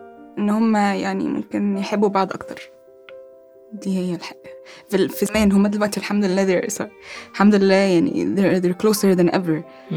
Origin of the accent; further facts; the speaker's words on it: Abu Dhabi, United Arab Emirates; أنا مولودة هنا في أبو ظبي. عشت طول حياتي هنا، بس بروح كل صيف. ودلوقتي بقيت أروح أكتر من عشان أهلي بقوا عايشين هناك دلوقتي